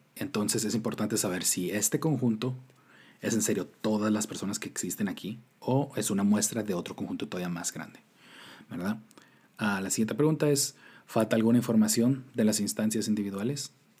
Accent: Tijuana, Baja California, Mexico; Yo crecí en Tijuana, yo no nací en Tijuana.

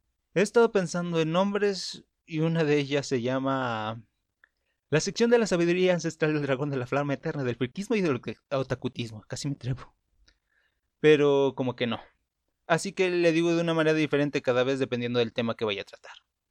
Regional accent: Mexico; Y es que la gente de México, y realmente soy de México, por eso hablo de ellos, o de nosotros, o de aquel.

